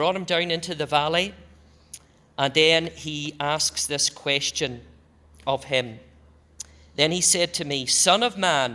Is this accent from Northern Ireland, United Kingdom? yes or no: yes; Northern Ireland, United Kingdom; when I grew up in Northern Ireland